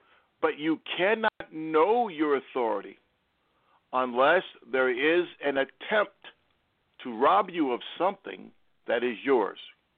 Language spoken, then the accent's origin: English; Australia; I'm from Australia.